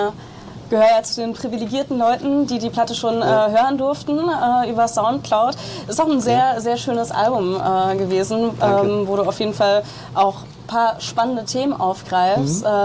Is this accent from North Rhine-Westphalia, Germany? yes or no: no; Eisfeld, Thuringia, Germany; ich bin ja gebürtig aus Thüringen, habe da auch immer noch Verwandtschaft und bin da auch immer noch öfters da.